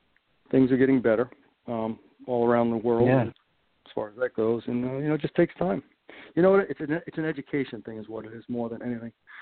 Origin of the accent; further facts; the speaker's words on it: Uncasville, Connecticut, United States; I grew up in Uncasville, where the casino is. Uncasville is named after Uncas. That's 13 generations back, grandfather from me, and homegrown in the town where Mohegans live.